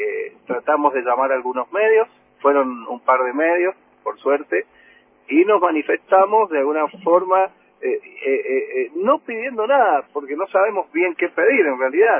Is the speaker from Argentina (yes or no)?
yes; Mendoza, Argentina; yo soy mendocino